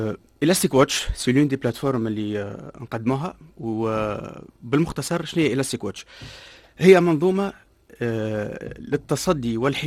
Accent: Tunisia; اكثر من 80% من الفلاح اللي عندنا في تونس صغار الفلاحين

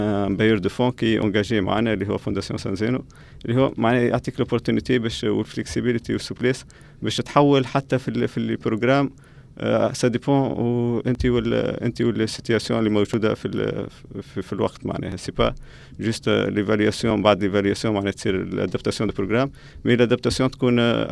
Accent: Tunisia; معناها شنو عندنا في تونس وشنو تنجموا تعملوا في تونس

